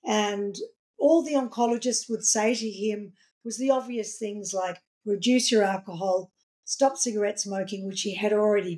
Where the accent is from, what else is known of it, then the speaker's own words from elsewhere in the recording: Melbourne, Victoria, Australia; I had grown up in the restaurant business in Australia, in my hometown of Melbourne in the 1970s and 80s.